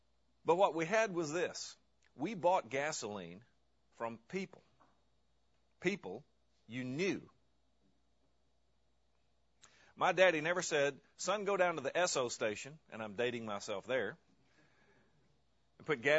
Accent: Arkansas, United States; accent: Arkansas; I remember in my hometown when the first outfit came into town that had pump your own gas, it was called Hep Yourself. And I'm not using my Arkansas accent here

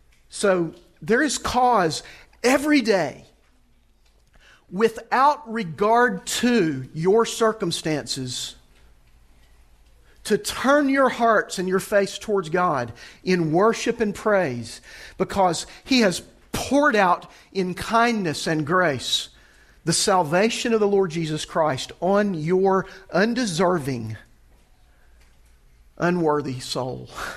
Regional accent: the South, United States; I'm from the South

